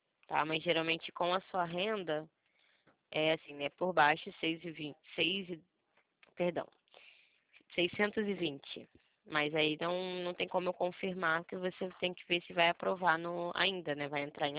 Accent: Rio de Janeiro, Brazil; Eu sou do Rio de Janeiro, carioca, centro do Rio.

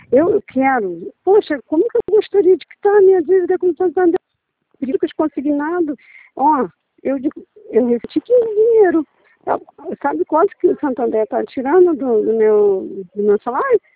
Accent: Rio de Janeiro, Brazil; sou aqui do Rio de Janeiro.

